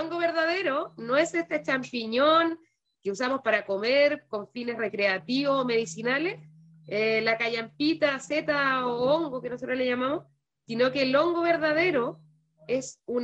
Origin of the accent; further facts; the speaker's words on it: Valdivia, Los Ríos, Chile; Yo que soy de Valdivia sería exótica.